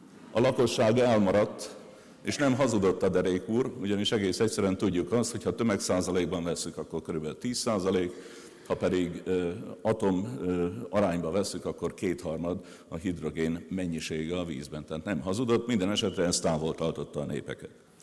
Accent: Debrecen, Hajdú-Bihar, Hungary; én ugye Debrecenből jövök

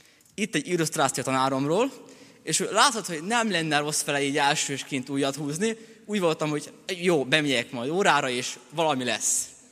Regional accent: Kanjiža, Vojvodina, Serbia; Azt kell tudni rólam, hogy 1996-ban születtem, vajdasági Magyar Kanizsán, és ott is nőttem fel.

